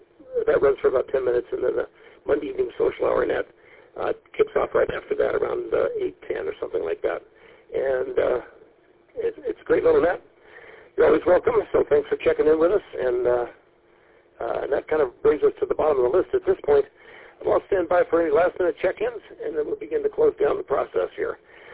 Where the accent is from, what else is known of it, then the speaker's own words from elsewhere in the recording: Climax, Colorado, United States; And I was born and raised in Colorado and born in a mining town on top of the Continental Divide at 11,500 feet called Climax, Colorado. It was between Leadville and Frisco.